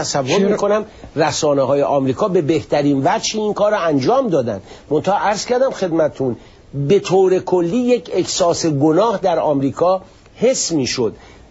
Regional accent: Iran; moved away as an adult; من واقعا به عنوان یک ایرانی که از یک کشور استبداد زده اومدم اینجا

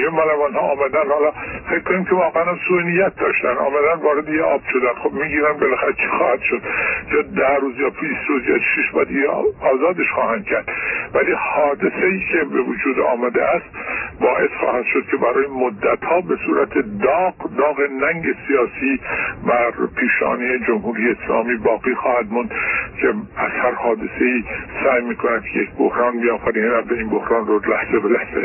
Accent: Iran; تقریبا همه اونها که میدونن من ایرانی هستم راجع به این موضوع صحبت میکنن

